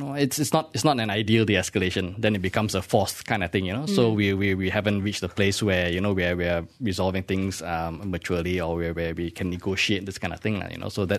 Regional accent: Malaysia; a few more years of this and being racist will be what defines being Malaysian. You know, when we changed government for the first time, a lot of us had really high hopes

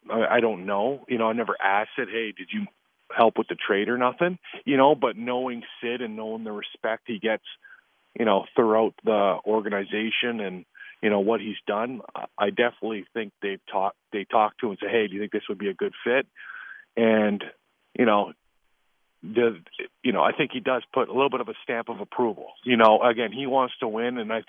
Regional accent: Canada; When I grew up in Canada

